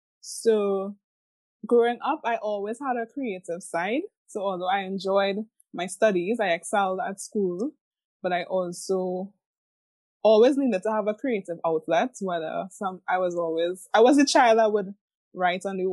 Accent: Trinidad & Tobago; I grew up in Trinidad and Tobago. Mm-hmm. And I grew up in an area that has a blend of both natural beauty and also industrial operations

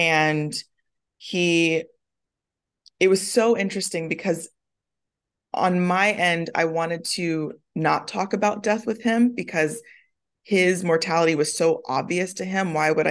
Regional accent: the South, United States; I grew up in the Bible Belt.

